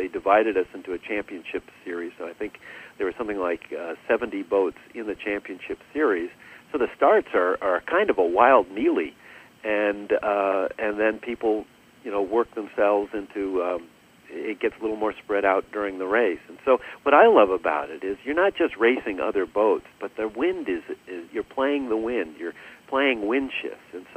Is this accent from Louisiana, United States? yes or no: no; Pittsburgh, Pennsylvania, United States; I grew up sailing in Pittsburgh, so, you know, it qualifies pretty much as Midwest